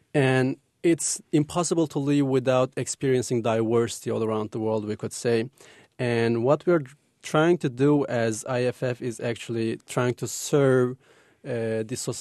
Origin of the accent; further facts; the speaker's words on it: Afyonkarahisar, Turkey; I'm from a small city called Afyonkarahisar, which is which literally translates into English as the Black Fortress of the Opium.